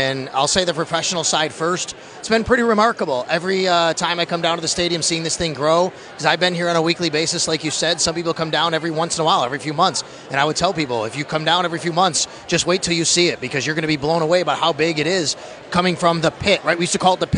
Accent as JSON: {"language": "English", "town": "Buffalo", "region": "New York", "country": "United States", "tie": "born or raised there", "said": "I'm from Buffalo. I grew up here."}